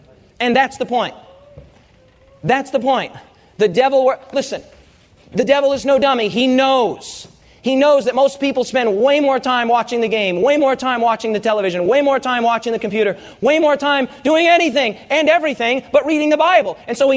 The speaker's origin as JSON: {"language": "English", "town": "Rapid City", "region": "South Dakota", "country": "United States", "said": "I was from Rapid City, South Dakota."}